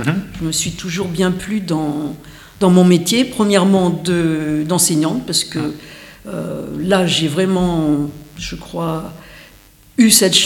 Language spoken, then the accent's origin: French; Paris, Île-de-France, France; j'ai grandi au Muséum d'Histoire Naturelle de Paris